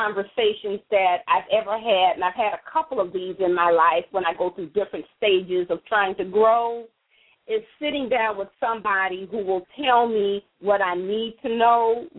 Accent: Milwaukee, Wisconsin, United States; I got a caller from 414. That's my hometown, Milwaukee.

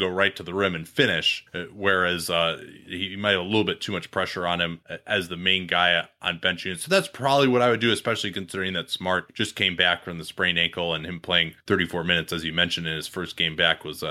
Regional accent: Chicago, Illinois, United States; accent: Chicago; Oh, that actually was brought to you by my Chicago accent, which rarely makes an appearance, but I figured with the Cubs having won, we can break out and actually just to show the Chicago roots there.

